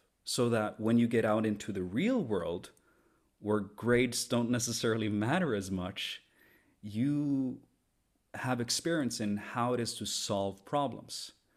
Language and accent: English; Norway; English is a second language; I'm born and raised in Norway, but my dad is from China.